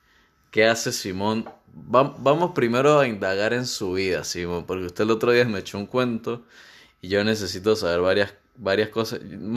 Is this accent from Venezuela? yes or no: yes; La Ceiba, Venezuela; Es que yo ni siquiera soy de San Cristóbal, yo soy de La Ceiba. Entonces yo salto de La Ceiba para San Cristóbal.